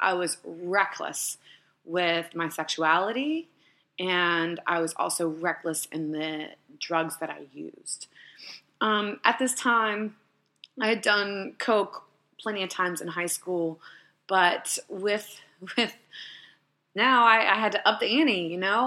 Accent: Lynchburg, Virginia, United States; I am living in Richmond, Virginia, not far from my hometown, Lynchburg, Virginia

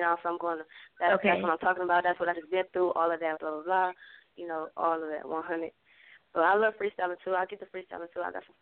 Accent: Compton, California, United States; moved away; Well, honey, I'm actually from California, and I grew up at, you know what I'm saying, like in Compton, California, with everybody

